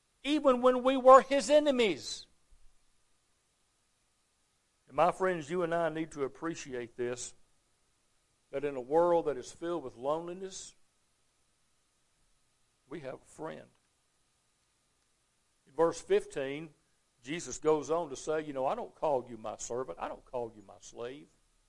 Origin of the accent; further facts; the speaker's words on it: Alabama, United States; In my home growing up in Alabama, I didn't get a lot of verbal approval from my parents.